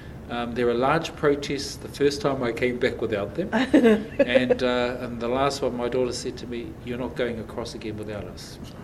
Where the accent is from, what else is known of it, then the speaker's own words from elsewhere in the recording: New Zealand; We're just a little bit further south than Australia. We are not Australian.